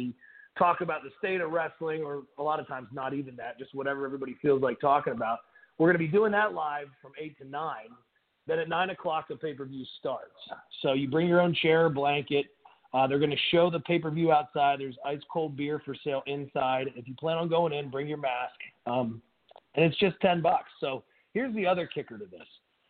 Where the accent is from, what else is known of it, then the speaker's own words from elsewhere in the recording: Georgia, United States; you guys here in Georgia, my home state, are the first ones to open with the most important question I've answered all day.